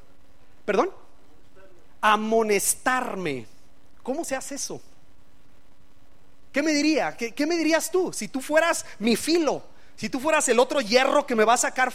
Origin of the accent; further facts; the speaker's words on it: Mexico; El punto aquí es que como mexicanos nos cuesta por la vergüenza.